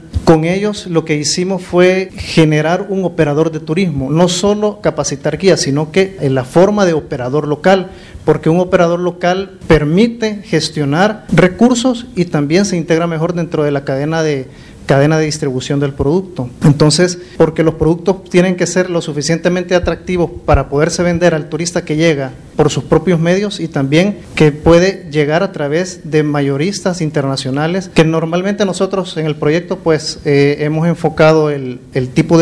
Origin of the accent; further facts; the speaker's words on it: El Salvador; nosotros como salvadoreños somos unos, probablemente en Centroamérica, los que más viajamos